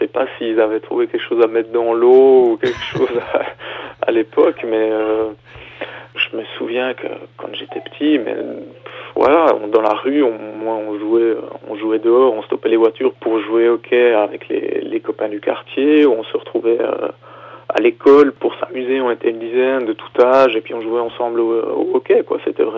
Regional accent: Jura, Switzerland; c'est difficile de vivre dans ce sport chez nous au Jura.

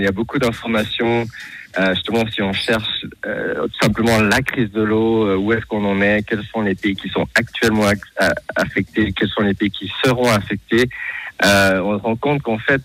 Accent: Nyon, Vaud, Switzerland; J'ai grandi en Suisse, à Nyon

